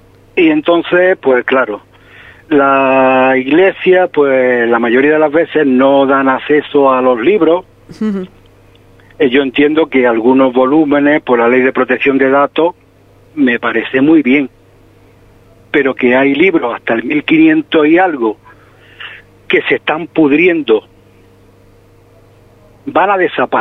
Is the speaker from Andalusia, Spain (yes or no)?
yes; Salobreña, Andalusia, Spain; Salobreña ante todo, porque Salobreña, mi pueblo, me duele, me gusta, la amo.